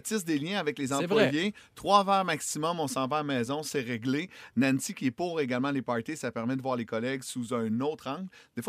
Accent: Trois-Rivières, Quebec, Canada; Je viens de Trois-Rivières, j'en ai jamais mangé au restaurant.

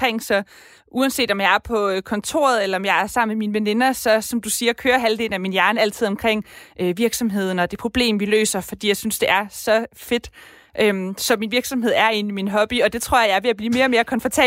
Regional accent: Odense, Region of Southern Denmark, Denmark; Jeg kommer fra Odense

